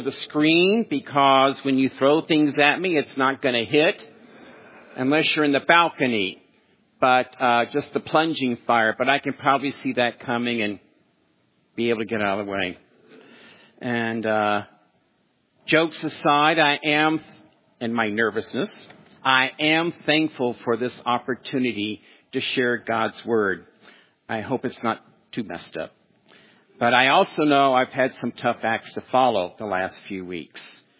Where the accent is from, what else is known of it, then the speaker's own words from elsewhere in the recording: the South, United States; I'm from the South, so I can say that.